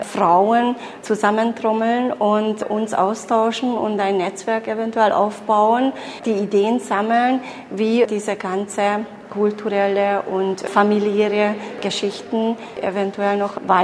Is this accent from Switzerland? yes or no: no; Hungary; Ich bin Ungarndeutsch und in Ungarn aufgewachsen und ich lebe auch hier.